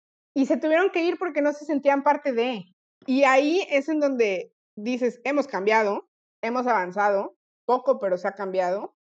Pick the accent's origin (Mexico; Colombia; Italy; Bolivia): Mexico; lo que importa es que somos mexicanas